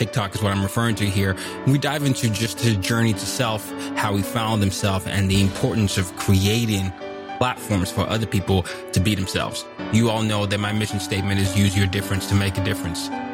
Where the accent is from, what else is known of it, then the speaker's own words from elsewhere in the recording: Nigeria; And they come from backgrounds like ours. I'm Nigerian, you're Indian.